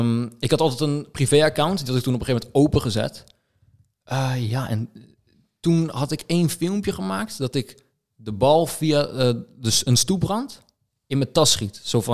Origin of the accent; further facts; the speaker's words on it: Vleuten, Utrecht, Netherlands; Ik ben 19 jaar. Ik kom uit Vleuten. Dat is ook in Utrecht. Dat is lekker dichtbij.